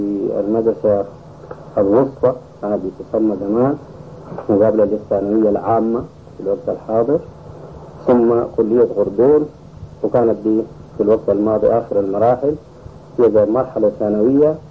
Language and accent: Arabic; Rufaa, Gezira, Sudan; born there; فيكون عمري الآن 65 سنة. ولدت برفاعة قرية الدين، تحسب من الرفاعة لأنها قريبة منها. … من قبيلة الركابية